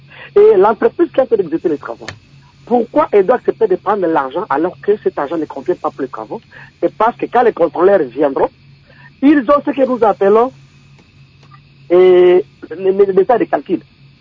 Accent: Kalima, Maniema, DR Congo; des travaux qui doivent être exécutés à Kalima, chez moi, au Maniema

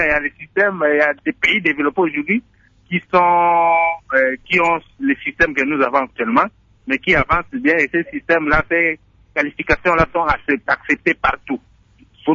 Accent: Idiofa, Kwilu, DR Congo; now in Kikwit, DR Congo; je suis à Kikwit parce que je viens d'Idiofa, je suis pas d'ici là

